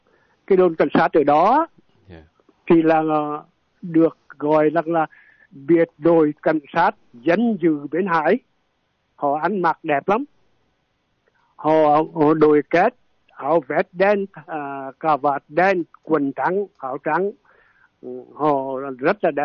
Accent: Quảng Trị, Vietnam; Vâng, chú quê ở Quảng Trị, tỉnh Quảng Trị, nhưng mà chú ở gần cầu Hiền Lương á

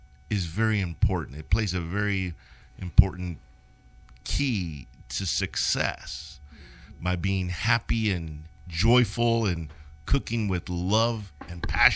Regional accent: Dallas, Texas, United States; I grew up here in Dallas, Texas. And I grew up in a small Hispanic household

